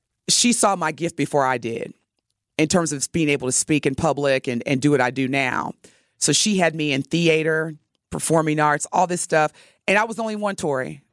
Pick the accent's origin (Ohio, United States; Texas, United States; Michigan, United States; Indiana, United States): Indiana, United States; Evansville; And I'll say this, and I'll challenge anybody who's listening that's from Evansville, because I was born and raised there, racist ass.